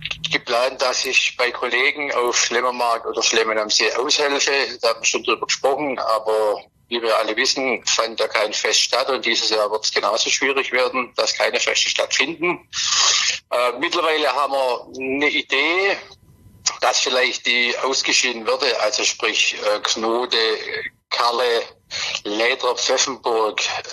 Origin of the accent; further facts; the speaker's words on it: Germany; Ich bin für Deutschland, ich bin Deutscher